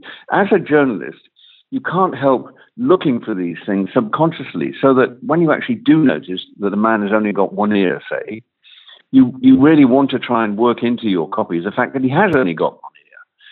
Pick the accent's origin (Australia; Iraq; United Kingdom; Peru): United Kingdom; Wales; We're both Welsh windbacks.